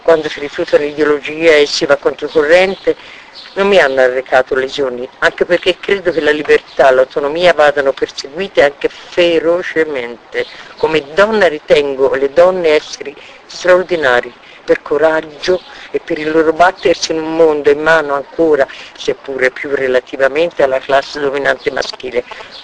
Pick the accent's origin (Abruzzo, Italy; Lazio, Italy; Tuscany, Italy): Tuscany, Italy; Massa Marittima; born there; Io sono nata a Massa Marittima